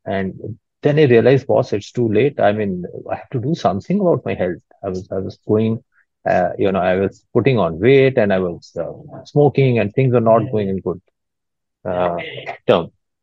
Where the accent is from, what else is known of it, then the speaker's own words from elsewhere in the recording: Jammu, Jammu and Kashmir, India; moved away as an adult; also born or lived in Pune; I was born in Jammu, Kashmir. I was born in Jammu, basically. And then I did my studies there, and my dad felt that I need to be thrown out of that city and I should be going to a bigger city